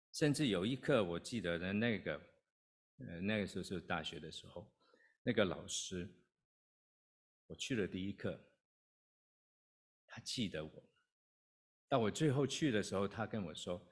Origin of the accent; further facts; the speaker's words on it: Guangdong, China; accent: Cantonese; 我们广东话就是过了，就是这个意思啊。